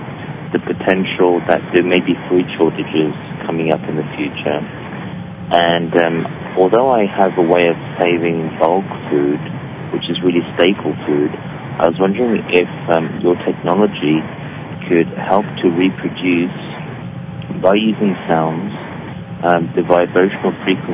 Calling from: London, United Kingdom; I'm calling from London in the UK

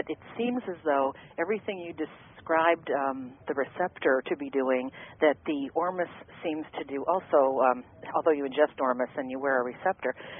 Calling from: Cleveland, Ohio, United States; Hi. Cleveland, Ohio.

